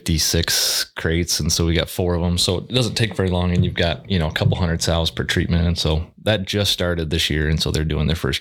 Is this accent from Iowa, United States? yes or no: yes; Orange City, Iowa, United States; currently reside in Northwest Iowa. Just moved back to my hometown of Orange City, so that's been fun.